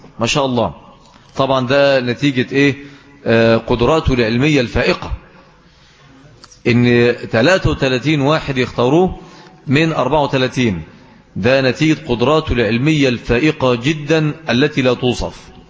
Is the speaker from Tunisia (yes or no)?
no; Egypt